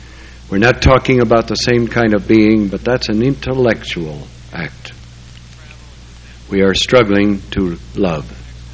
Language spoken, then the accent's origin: English; Salt Lake City, Utah, United States; And I speak now as one who is native to the state. I was born up in the Marmalade District there on Quince Street.